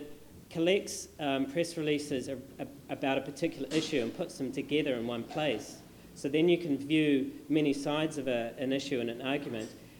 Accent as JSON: {"language": "English", "country": "New Zealand", "said": "I'm originally from New Zealand, so I'm quite familiar with some of the activity there."}